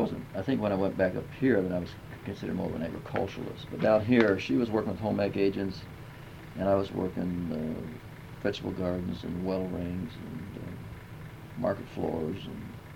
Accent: United States; just by being an American, I guess they can put you in that box, you know.

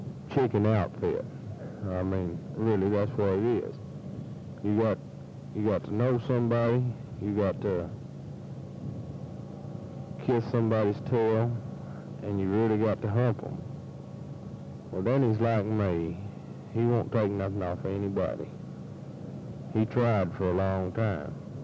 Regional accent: California, United States; Jenny and I seem to be alike, even though he is from Texas and I'm from California.

